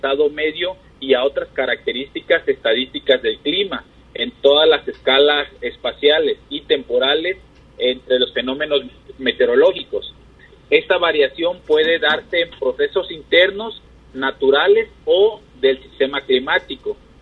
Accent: Acapulco, Guerrero, Mexico; yo soy de Acapulco

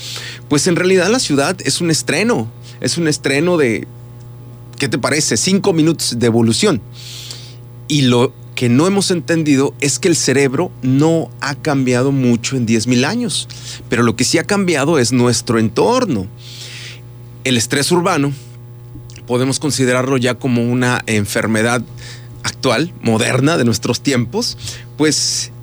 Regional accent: Mexico; Puebla, justo en la frontera, en la línea fronteriza de esos dos estados de la República Mexicana. Y así que tengo una cultura muy arraigada a la naturaleza.

